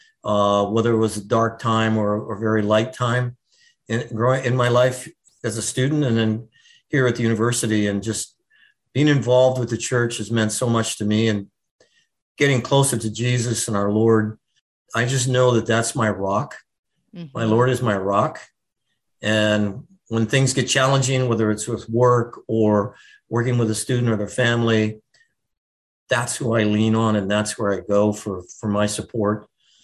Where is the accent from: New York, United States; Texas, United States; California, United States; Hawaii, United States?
Hawaii, United States; also born or lived in Minot, North Dakota; Catholic school for a couple of years in Minot, North Dakota, before we moved to Hawaii. So you can tell I'm from Hawaii.